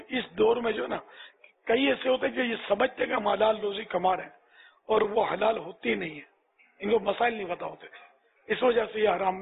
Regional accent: Karachi, Sindh, Pakistan; born there; میں کراچی میں پیدا ہوں

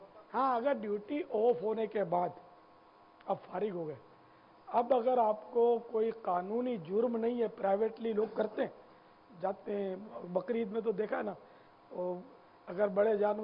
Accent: Karachi, Sindh, Pakistan; born there; نہ سندھی ہوں نہ پنجابی ہوں نہ اردو اسپیکنگ ہوں، باب المدینہ کی پیداوار ہے، پیدائش ہوں. البتہ یوں ہم مہاجر ہیں، ہمارے ماں باپ ہند سے وہ ہجرت کر کے یہاں لٹ کر آئے تھے، یہ یوں ابن مہاجر ہوں.

